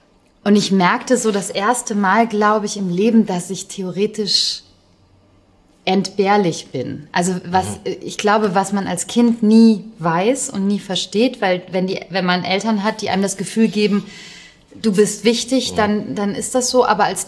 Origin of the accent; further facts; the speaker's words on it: North Rhine-Westphalia, Germany; das liegt so ein bisschen an meiner Herkunft. Ich komme aus dem Ruhrpott